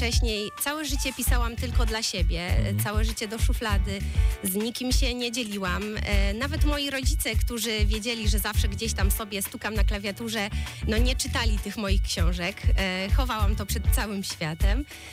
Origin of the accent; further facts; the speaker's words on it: Stargard, West Pomeranian Voivodeship, Poland; skoro urodziłam się w Stargardzie, tutaj mieszkam od zawsze